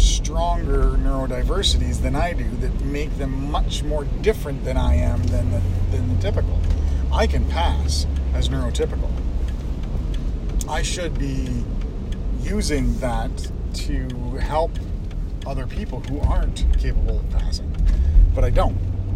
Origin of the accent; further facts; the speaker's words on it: Canada; I'm culturally Canadian, you know, I mean, like, I have, if there's an advantage, I have it.